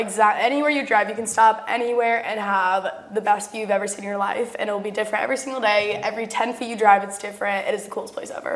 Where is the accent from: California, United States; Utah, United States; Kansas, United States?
Utah, United States; I have to pick a northern one too because I grew up literally in the Rocky Mountains.